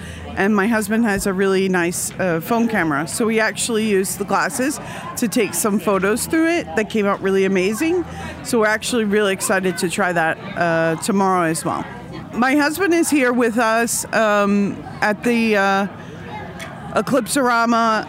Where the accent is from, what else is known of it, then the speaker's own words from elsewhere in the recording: Austin, Texas, United States; I'm from Austin, Texas.